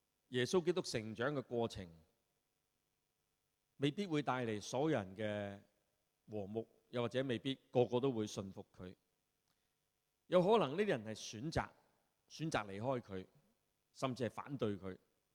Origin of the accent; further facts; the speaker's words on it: Hong Kong; 我哋香港人